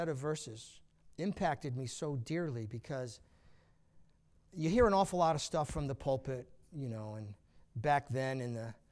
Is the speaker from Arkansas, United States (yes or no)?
no; New York, United States; I never met a Baptist my entire life growing up on Long Island.